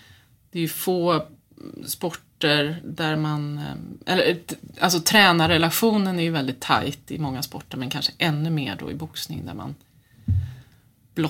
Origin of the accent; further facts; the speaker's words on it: Örebro, Örebro County, Sweden; nu bor jag sedan 2 år tillbaka i lilla Nora i Bergslagen. Och så, jag brukar säga att det är en halv hemvändare, för jag är ju från Örebro.